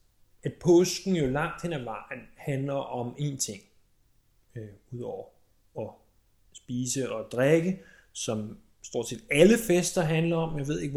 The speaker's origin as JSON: {"language": "Danish", "town": "Roskilde", "region": "Zealand", "country": "Denmark", "said": "Nu kommer jeg jo selv oprindeligt fra Roskildeegn. Roskilde er en by, har i hvert fald været en by på omkring 50.000 mennesker. 50-60.000 mennesker måske. Da jeg var yngre, var den lidt mindre."}